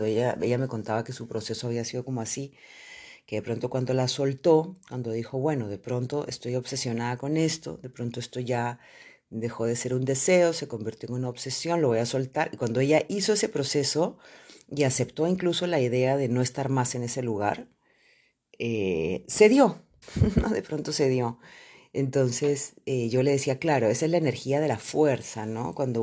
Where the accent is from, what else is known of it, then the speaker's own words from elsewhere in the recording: Lima, Peru; moved away; No había vivido nunca en mi país después de que me había ido. Mis idas a Perú eran simplemente de vacaciones, 10 días, 15 días, 8 días, y nunca se me había ocurrido volver a vivir en el Perú, en Lima, mucho menos en Lima.